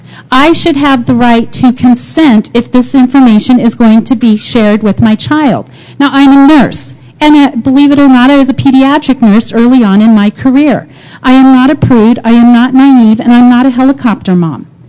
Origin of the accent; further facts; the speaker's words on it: Colorado, United States; I'm from Pueblo County